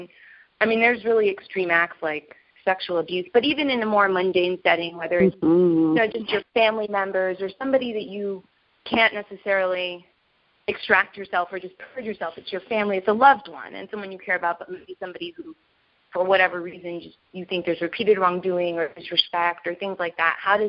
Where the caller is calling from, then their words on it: Chicago, Illinois, United States; I'm calling from Chicago.